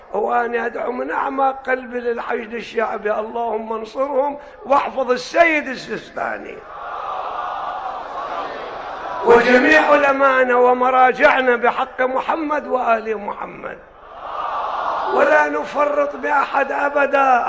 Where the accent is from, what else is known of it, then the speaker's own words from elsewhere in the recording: Iraq; مو شكل احنا عندنا بالعراق كله وصخ اذانه دوا ملتف دولا